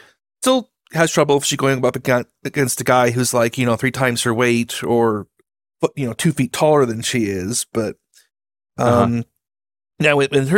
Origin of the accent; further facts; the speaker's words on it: Utah, United States; I'm just, you know, born and raised in Utah.